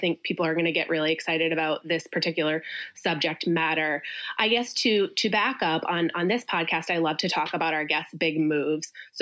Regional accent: United States; now in London, United Kingdom; I'm an American living in London currently.

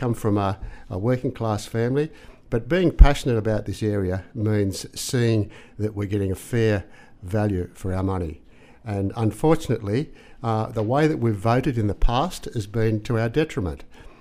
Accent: Thirroul, New South Wales, Australia; I've lived in this area for all my life, for 60-odd years. I was born in Bulleh Hospital, native of Thirroul, and I currently live at Winoona.

